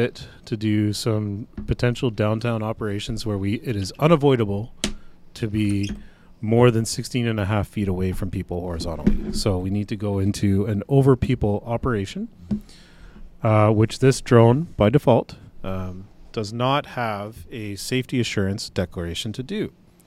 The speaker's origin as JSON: {"language": "English", "country": "Canada", "said": "And as a Canadian, I get a letter of authority saying that I am responsible for the drone"}